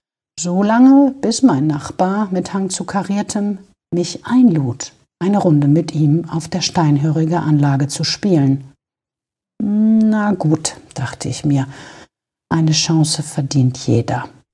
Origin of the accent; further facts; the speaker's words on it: Syria; Wo ich herstamme, in Syrien, ist Golfspielen eine Tätigkeit für die berüchtigte Bourgeoisie, Politiker und Staatsmänner